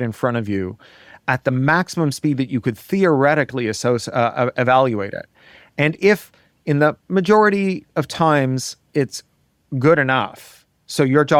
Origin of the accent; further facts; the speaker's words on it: Canada; Like all the best Americans, I am Canadian.